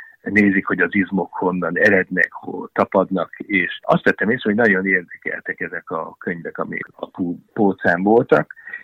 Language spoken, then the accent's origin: Hungarian; Nagykőrös, Pest, Hungary; Én Nagykőrösön születtem, az egy kis város, körülbelül egy óra Pesttől vonattal